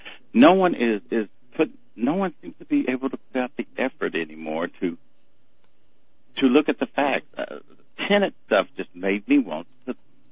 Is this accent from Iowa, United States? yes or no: no; Texas, United States; I'm a Texan.